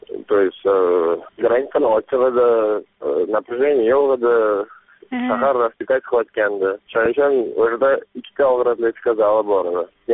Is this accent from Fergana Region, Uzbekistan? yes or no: no; Khanabad, Andijan Region, Uzbekistan; Andijon viloyati Xonobod shahridan.